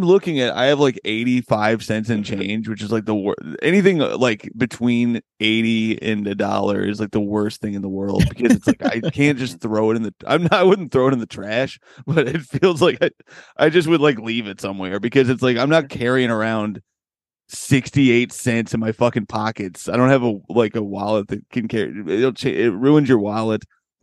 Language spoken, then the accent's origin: English; Bloomington, Indiana, United States; now in California, United States; I am of course from Bloomington, Indiana. Now I'm a California boy and I can't even remember those days.